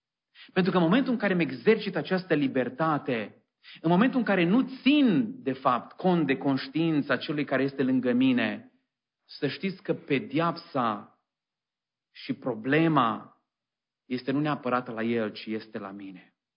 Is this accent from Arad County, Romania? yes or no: yes; Sebiș, Arad County, Romania; eram copil în biserica care am crescut, la Sebiș